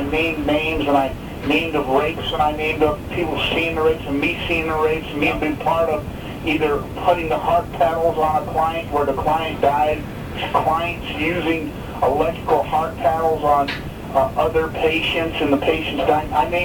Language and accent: English; Napa, California, United States; I've only done investigation at Napa because I come from Napa.